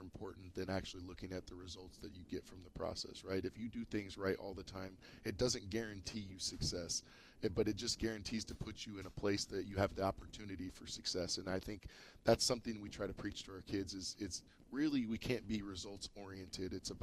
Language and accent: English; Madera, California, United States; because I'm from Madera.